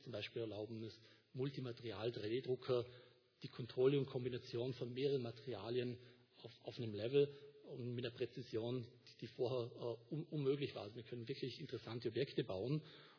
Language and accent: German; Vorarlberg, Austria; Wie gesagt, ich bin in Vorarlberg geboren, Vorarlberg aufgewachsen.